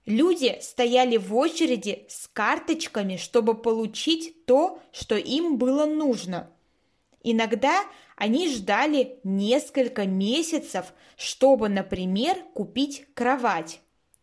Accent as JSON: {"language": "Russian", "country": "Russia", "tie": "born there", "said": "Я родилась в России, когда уже не было СССР."}